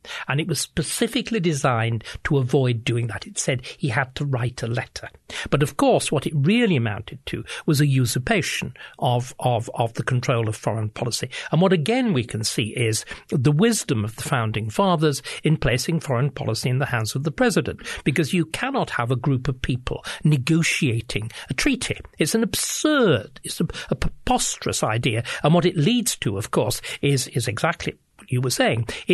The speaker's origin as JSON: {"language": "English", "region": "England", "country": "United Kingdom", "said": "I speak as an Englishman, I speak as outsiders"}